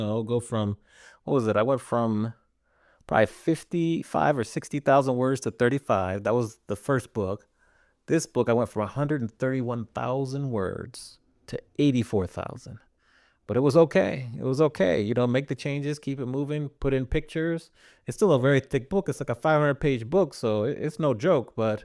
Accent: Maryland, United States; I'm from Maryland, so every time you eat a crab cake, you want another one

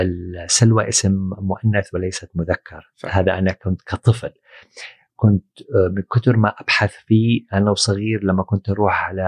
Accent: Riyadh Province, Saudi Arabia; مستلهمة من المنطقة الوسطى اللي اللي عندنا بالسعودية اللي هي نجد

